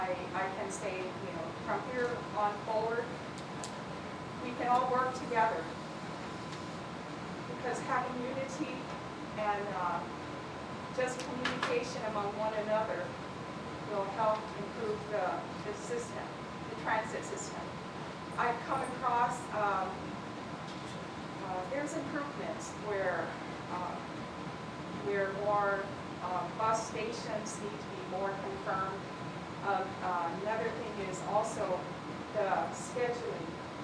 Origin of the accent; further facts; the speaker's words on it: Guam; and also I am from Guam, and I just see the improvement with the administration.